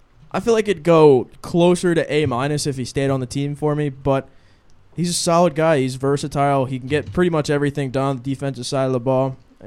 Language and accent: English; Philadelphia, Pennsylvania, United States; obviously I'm from the Philadelphia area. All my friends are Eagles fans